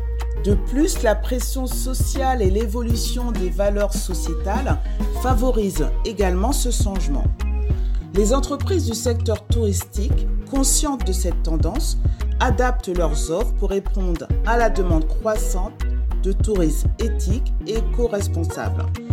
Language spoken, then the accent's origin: French; Guadeloupe, France; je suis originaire de la Guadeloupe, une île magnifique aux multiples facettes.